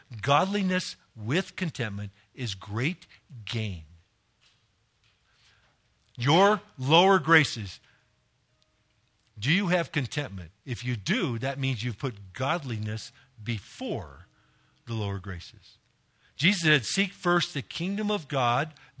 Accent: Los Angeles, California, United States; And I grew up in Los Angeles in the hood. It was BYOG country.

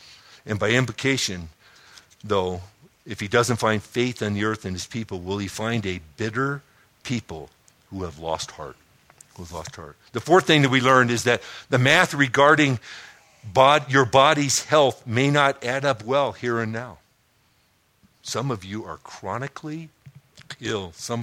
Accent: Los Angeles, California, United States; also born or lived in Chicago / Connecticut; The same in Connecticut, the same where I grew up in Los Angeles, and the same here.

